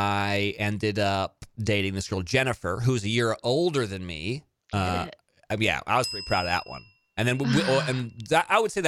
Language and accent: English; Monterey, California, United States; So I went to school in Salinas, which was 25 minutes from where I grew up in Monterey.